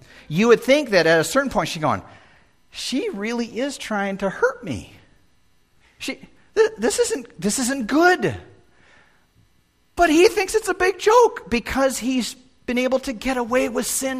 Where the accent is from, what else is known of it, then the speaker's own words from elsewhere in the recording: Chicago, Illinois, United States; I'm a kid growing up. Alberto Pena and I are talking. I know I'm from Chicago, so I got all these Puerto Rican Mexican friends that we just had a great time together.